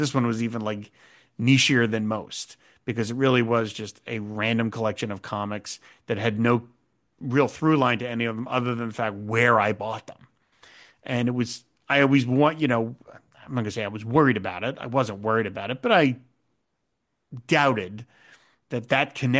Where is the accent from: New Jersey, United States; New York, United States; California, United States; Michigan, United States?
New Jersey, United States; Cherry Hill; there was one newsstand in my hometown of Cherry Hill, New Jersey, that would get Charltons